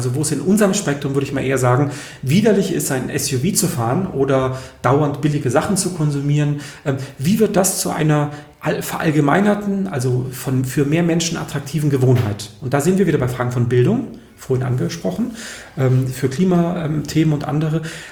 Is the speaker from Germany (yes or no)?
yes; Mainau, Baden-Württemberg, Germany; born or raised there; now in Frankfurt am Main, Germany